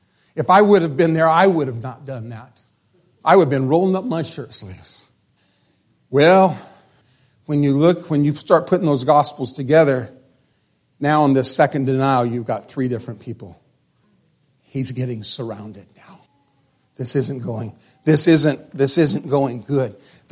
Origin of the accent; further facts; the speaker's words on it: New Mexico, United States; Fine, I'm from New Mexico. Deal with it.